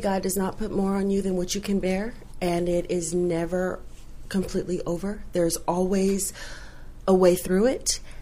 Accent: Florida, United States; now in Fresno, United States; I have been here for quite a while. I'm originally from Florida. So I've been here for at least over 10 years.

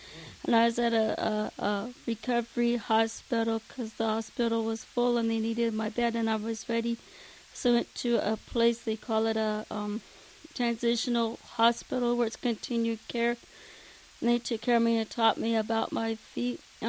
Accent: Walla Walla, Washington, United States; now in Fresno, United States; Walla Walla, Washington. I was born and partially raised there.

